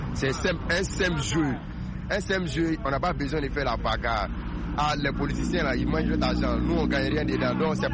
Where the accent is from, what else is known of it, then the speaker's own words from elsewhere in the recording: Mali; now in Côte d'Ivoire; je suis un Malien, le supporter numéro 1 des Maliens en Côte d'Ivoire ici.